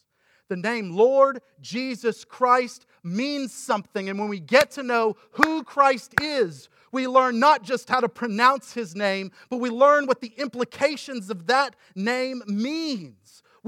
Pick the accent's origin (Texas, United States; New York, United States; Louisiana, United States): Texas, United States; McKinney; I grew up in McKinney, Texas. I love going and taking my kids back there.